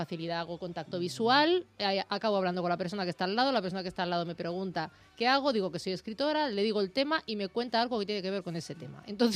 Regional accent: Madrid, Community of Madrid, Spain; also born or lived in Barcelona; Bueno, es que estoy criada en Madrid. Madrid, soy la única barcelonesa de mi familia. Tengo familia, pero lejana en Barcelona.

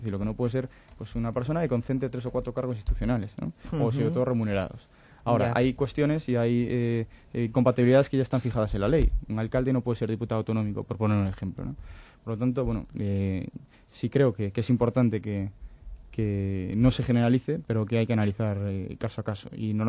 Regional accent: Galicia, Spain; voy a poner el caso de Yo Vengo de Galicia, como digo

